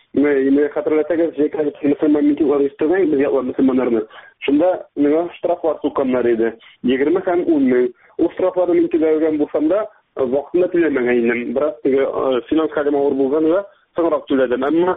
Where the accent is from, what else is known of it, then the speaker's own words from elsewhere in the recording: Nurlat, Tatarstan, Russia; Ул мәхкәмә утырышы Нурлатта булды. Үземнең туган җиремдә.